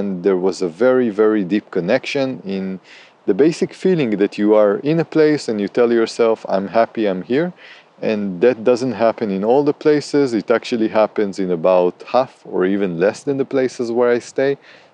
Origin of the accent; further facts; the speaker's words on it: Israel; now in Zagreb, Croatia; so basically I'm originally from Israel